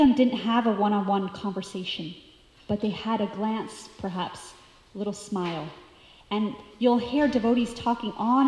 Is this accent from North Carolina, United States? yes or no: yes; North Carolina, United States; I grew up in North Carolina